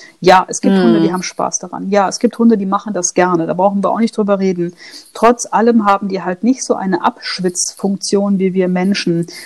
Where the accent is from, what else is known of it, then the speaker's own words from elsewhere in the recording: Rhineland, Germany; Wir werden ja auch sehen, das Wetter heute hier im Rheinland. Ich komme ja aus Rheinland.